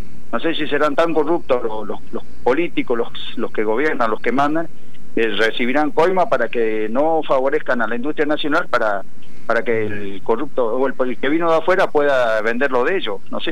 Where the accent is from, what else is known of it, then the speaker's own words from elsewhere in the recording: Avellaneda, Santa Fe, Argentina; De Avellaneda, Santa Fe.